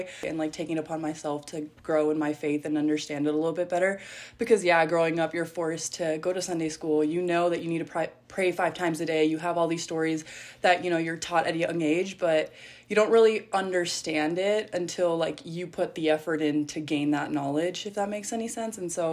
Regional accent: El Paso, Texas, United States; I think growing up in El Paso

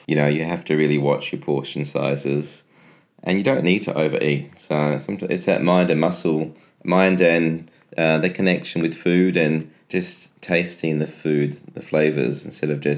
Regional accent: Adelaide, South Australia, Australia; also born or lived in Sydney; I grew up in Adelaide, at Henley Beach, and I moved to Sydney when I was younger, in my teens. Then moved back to Adelaide

